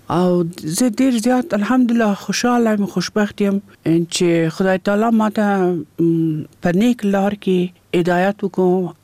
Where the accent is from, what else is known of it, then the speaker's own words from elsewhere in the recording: Kabul, Afghanistan; زه د کابل یم او په کابل ښار کې پیدا شوم